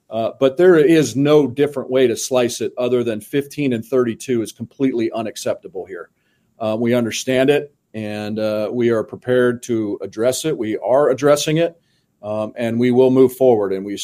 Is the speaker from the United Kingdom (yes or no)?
no; Kansas, United States; born or raised there